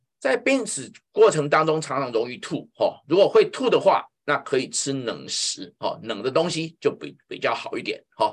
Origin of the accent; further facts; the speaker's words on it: China; 我们中国人非常重视吃